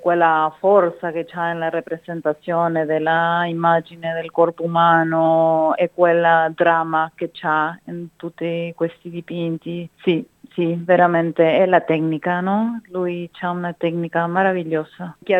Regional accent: Uruguay; Italian is a second language; now in Italy; io sono cresciuta in Uruguay, mi ho formato come pittrice in Uruguay

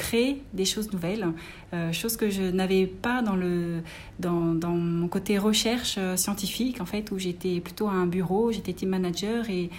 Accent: France

